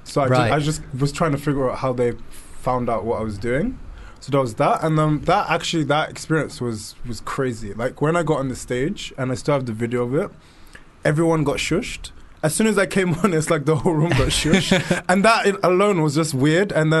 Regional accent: London, United Kingdom; being born and raised in London and growing up in, growing up here, but then kind of having the background of being West African

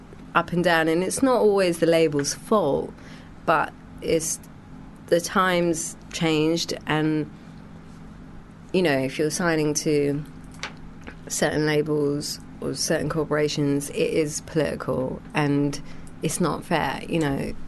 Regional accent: England, United Kingdom; also born or lived in Sri Lanka; now in United States; I've lived in America. I've come from England. I come from Sri Lanka too, where I spent 10 years of my life. I lived through a revolution.

